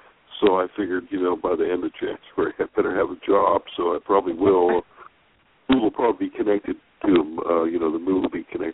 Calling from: California, United States; calling from California.

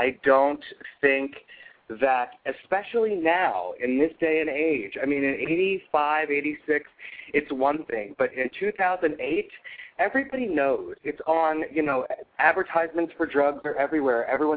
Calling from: Manhattan, New York, United States; I'm calling from Manhattan.

